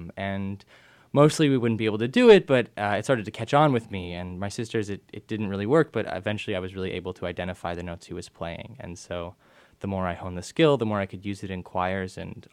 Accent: Rochester, New York, United States; I grew up in Rochester, New York.

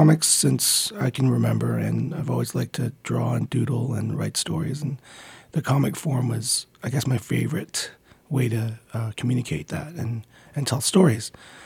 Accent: Montreal, Quebec, Canada; also born or lived in Philippines; now in Toronto, Canada; Yeah. I was born in the Philippines. My family immigrated to Montreal when I was four. I grew up there, went to school there.

